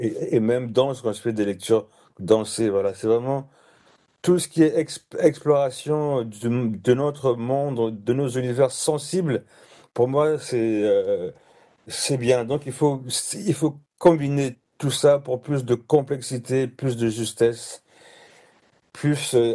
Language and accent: French; Kongo Central, DR Congo; born there; je suis né au Congo, j'ai été pétri par toute la mythologie des Bas-Congo, tout le système des valeurs, la vision du monde